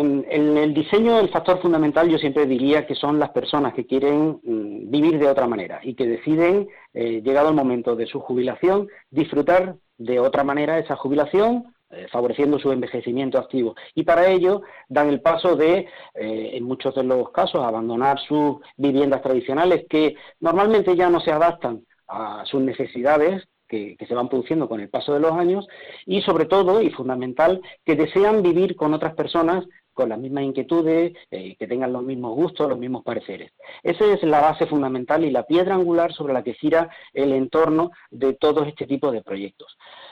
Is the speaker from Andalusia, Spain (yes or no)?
yes; Málaga, Andalusia, Spain; yo soy de Málaga y me gusta poner ejemplos de mi provincia.